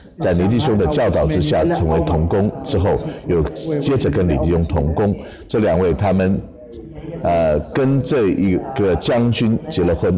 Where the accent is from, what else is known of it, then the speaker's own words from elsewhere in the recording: China; now in United States; 我从中国来到美国这个地方